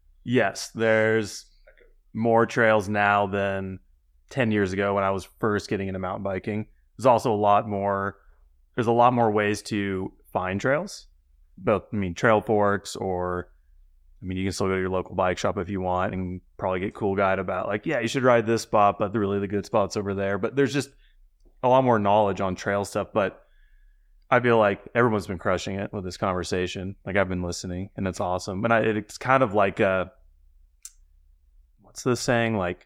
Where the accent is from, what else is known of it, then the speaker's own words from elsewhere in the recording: San Diego, California, United States; Growing up in San Diego, I was one of three kids that rode mountain bikes.